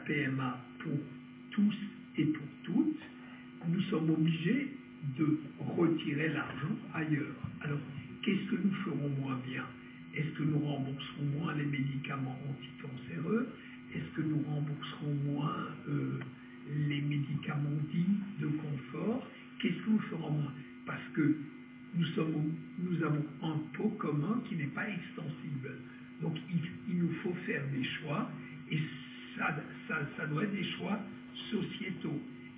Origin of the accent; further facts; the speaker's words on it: France; il y a une notion qu'en tant que Français, nous avons beaucoup de mal à admettre